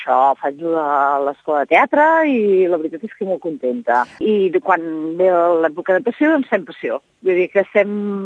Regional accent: Esparreguera, Catalonia, Spain; I soc filla d'Esparreguera

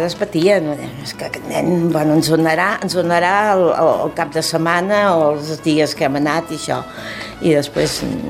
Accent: Barcelona, Catalonia, Spain; que som de Barcelona, jo vivia a Barcelona

